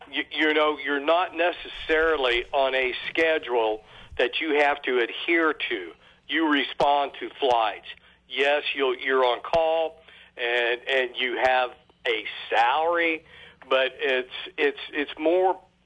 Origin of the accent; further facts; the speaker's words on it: Colorado, United States; moved away; also born or lived in Texas / Florida; I'm actually from Colorado, and then moved to Texas. And then I was with another company, and we went to Florida.